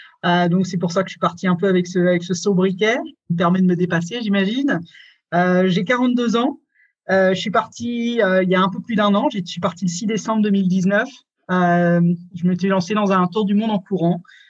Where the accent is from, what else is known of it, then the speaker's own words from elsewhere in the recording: France; moved away as an adult; je suis partie de France quand j'avais 20 ans. En fait, j'ai terminé mes études à l'étranger et puis je suis jamais repassée par la France vraiment.